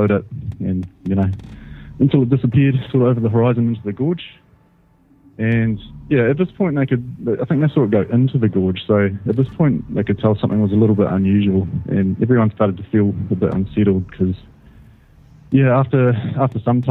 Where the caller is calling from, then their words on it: New Zealand; I'm from New Zealand